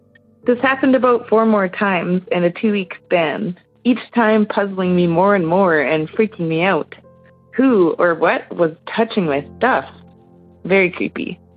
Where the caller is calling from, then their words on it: Flin Flon, Manitoba, Canada; and I am from Flin Flon, Manitoba.